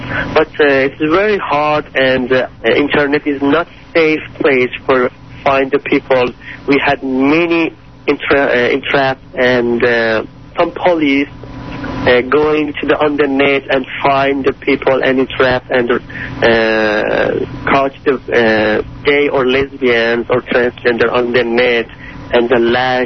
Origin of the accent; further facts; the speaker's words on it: Shiraz, Fars, Iran; English is a second language; moved away as an adult; also born or lived in Turkey; And I born in Shiraz and I grew up in Shiraz. And 1 year ago, in 4th of March 2005, I escaped from Iran to Turkey.